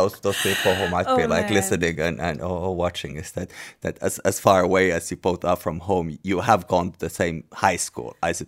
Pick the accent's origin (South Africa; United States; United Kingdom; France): South Africa; we used to live in South Africa, of course. I'm always from South Africa and I used to also live there.